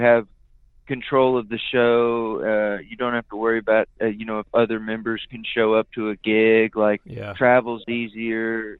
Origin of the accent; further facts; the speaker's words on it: San Antonio, Texas, United States; I grew up in San Antonio and live in San Antonio, and he lives right down the road in Bernie.